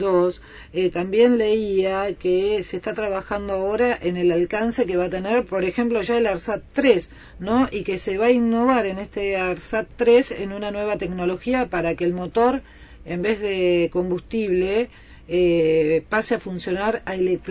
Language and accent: Spanish; Argentina; para nosotros como argentinos